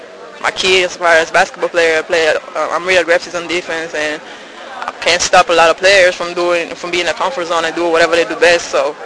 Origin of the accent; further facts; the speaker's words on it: Italy; now in United States; It was just I came from Italy, and I landed in Houston because that's where my uncle lived.